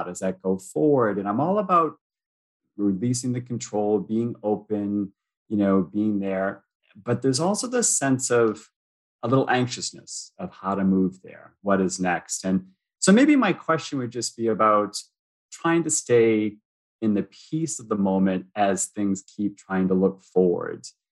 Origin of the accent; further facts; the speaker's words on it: United States; now in Toronto, Canada; I'm American, but I live in Toronto.